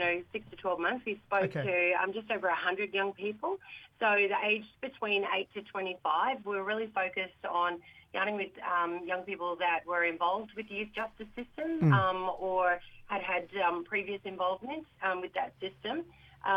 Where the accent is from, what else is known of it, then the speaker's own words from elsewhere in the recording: Brisbane, Queensland, Australia; So I'm a Gamilaroi Yinna. My family's from Bingra in New South Wales. But I've grown up and raised my family on the lands of the Yuggera people here in Mianjin.